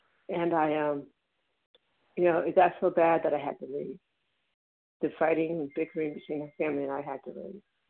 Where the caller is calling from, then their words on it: New Jersey, United States; I'm from the Recovered Compulsive Overeater calling in from New Jersey.